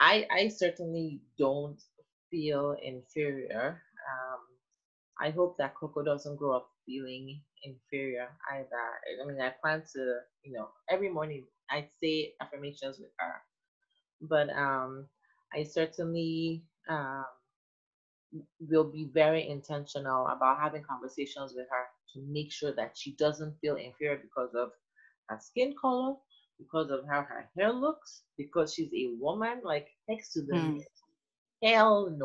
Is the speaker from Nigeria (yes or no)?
yes; Nigeria; if we grew up in Nigeria, it's a much different way of growing up than, you know, the black people that grew up here